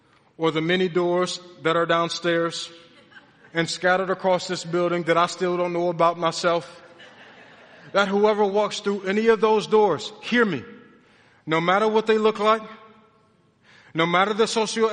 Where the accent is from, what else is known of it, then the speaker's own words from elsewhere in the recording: Detroit, Michigan, United States; I ain't forgot that I'm from Detroit.